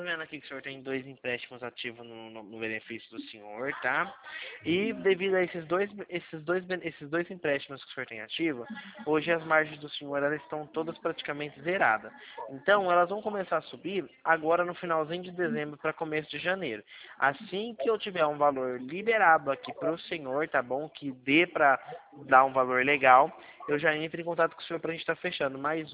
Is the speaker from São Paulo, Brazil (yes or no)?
yes; Mogi Guaçu, São Paulo, Brazil; Eu sou do estado de São Paulo. Sou de Mogi